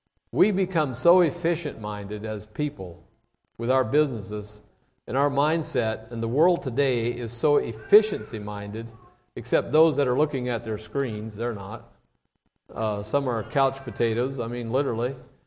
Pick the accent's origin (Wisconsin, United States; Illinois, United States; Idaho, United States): Illinois, United States; Arthur; I grew up in Arthur, Illinois, and if you know anything about that country, it's so flat that you can see things for miles